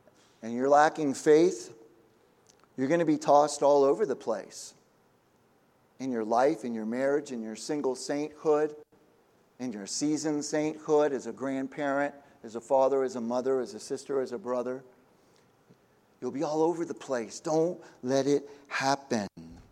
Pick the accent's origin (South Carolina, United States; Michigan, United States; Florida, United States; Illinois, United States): Florida, United States; I'm from Florida, and more than once I've had to learn the hard way that when I'm swimming out there in the ocean